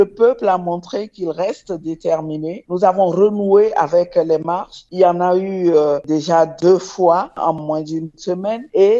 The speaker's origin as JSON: {"language": "French", "country": "Togo", "said": "Alors nous prenons nos responsabilités en tant que Togolais parce que nous sommes les premiers concernés"}